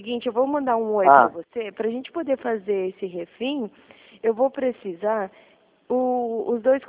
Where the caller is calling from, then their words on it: Mato Grosso do Sul, Brazil; Eu falo do Mato Grosso do Sul. Um pouquinho longe.